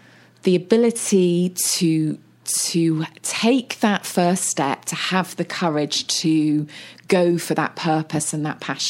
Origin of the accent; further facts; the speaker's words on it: United States; now in United Kingdom; I grew up in the States, and I find it interesting how in the United States, lawyers tend to go onto boards.